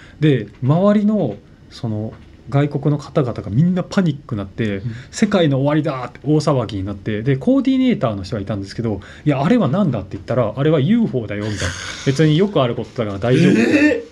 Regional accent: Ishikawa, Japan; 僕石川県出身なんで、石川県は UFO 町おこししてるとこ、はいはい、場所とかもあって、もともと白山っていう大きい山があって、

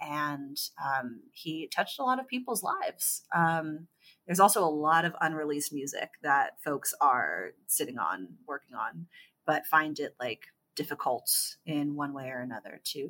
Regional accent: San Ramon, California, United States; I grew up in San Ramon, which is in Contra Costa County. Super fun.

